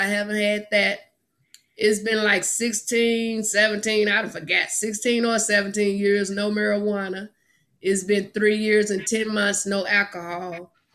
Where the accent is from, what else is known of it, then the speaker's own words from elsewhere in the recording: Arkansas, United States; I was born and raised in Arkansas.